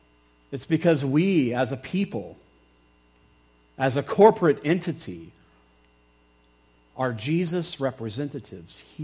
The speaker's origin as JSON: {"language": "English", "region": "Texas", "country": "United States", "tie": "born or raised there", "said": "But I grew up in Texas where, I mean, you can't not hear the gospel, at least, you know, like 30 years ago or so."}